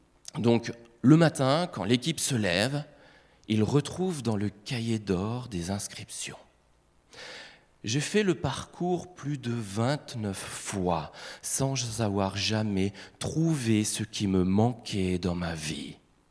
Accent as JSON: {"language": "French", "region": "Grand Est", "country": "France", "said": "on était beaucoup de Grenoble, il y avait quelques-uns de Belgique, moi j'étais d'Alsace."}